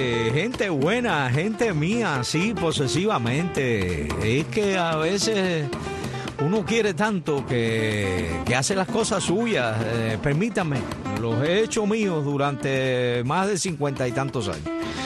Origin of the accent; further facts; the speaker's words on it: Cuba; Cuando digo nosotros los de este lado acá de América, en Cuba